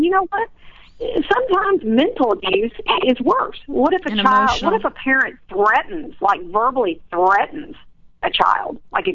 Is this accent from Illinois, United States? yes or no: yes; Chicago, Illinois, United States; born there; I was born in Chicago, Illinois.